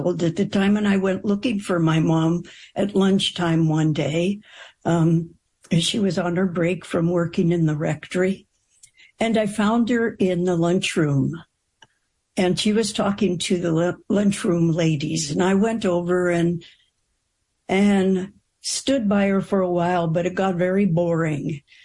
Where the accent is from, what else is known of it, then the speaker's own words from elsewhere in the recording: East Los Angeles, California, United States; So I grew up in East Los Angeles and went to Catholic school.